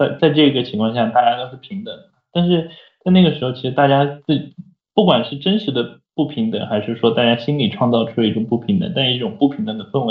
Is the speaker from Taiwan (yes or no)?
no; Dujiangyan, Sichuan, China; 后来我们又回都江堰了嘛，然后就回到我们乡下